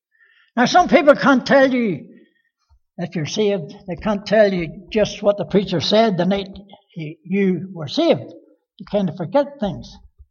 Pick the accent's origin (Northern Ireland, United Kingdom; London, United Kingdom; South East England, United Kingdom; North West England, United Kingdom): Northern Ireland, United Kingdom; Belfast; So I was raised in Belfast from 4 years of age. Lived up the Shankill. You ever heard of it? It's a great place. I was known as a corner boy.